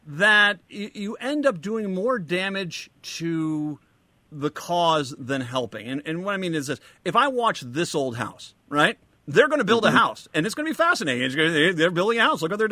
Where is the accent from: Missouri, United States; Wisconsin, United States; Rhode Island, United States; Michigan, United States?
Rhode Island, United States; I was growing up in Rhode Island.